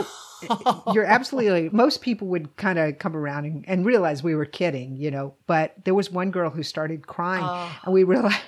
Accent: Lynchburg, Virginia, United States; I'm from Lynchburg.

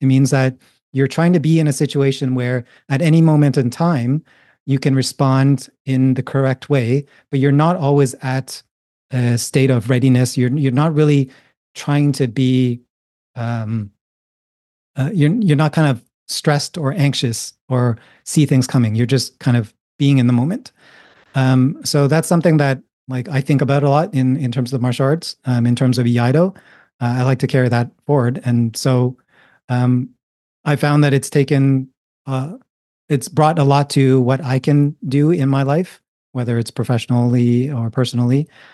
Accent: Toronto, Ontario, Canada; I'm a Chinese Canadian. I grew up in Toronto, Canada. But I grew up like as a second generation immigrant. So my grandparents and my mom were still really into a lot of Chinese culture and a lot of the traditions.

